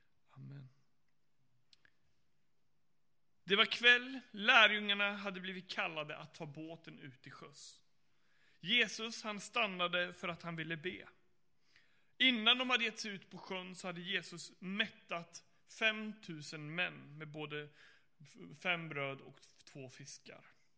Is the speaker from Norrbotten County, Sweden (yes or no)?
yes; Luleå, Norrbotten County, Sweden; born there; now in Gothenburg, Sweden; Och Göteborg är min 14:e stad som jag bor i. Jag är född i Luleå och jag är pastorsbarn inom Pingst. Och flyttade runt 8 gånger med, eller 6 gånger med mina föräldrar och 8 gånger har jag flyttat runt själv.